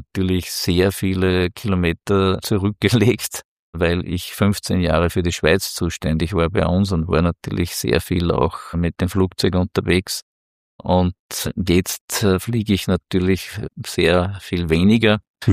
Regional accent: Upper Austria, Austria; Ich bin im Mühlviertel aufgewachsen, Granitland.

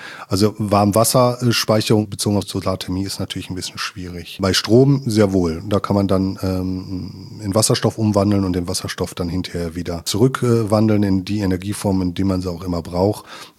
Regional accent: North Rhine-Westphalia, Germany; Also ich bin selber, komme ich ja nicht aus Lemgo oder aus Lippe. Ich bin aus dem Ruhrgebiet, quasi Westfale, halber Sauerländer. Das ist irgendwie so ein Grenzgebiet, wo ich aufgewachsen bin.

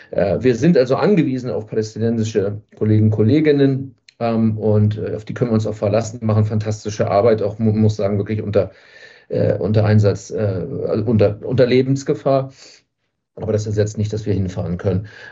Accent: Hamburg, Germany; moved away as an adult; also born or lived in Berlin

